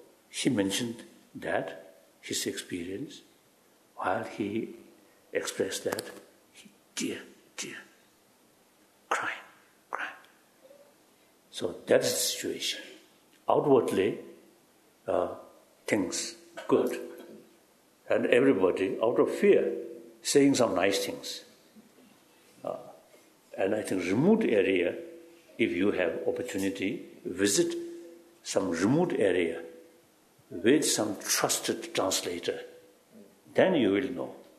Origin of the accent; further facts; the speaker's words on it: Amdo, China; I'm Tibetan, and particularly I come from Amdo area.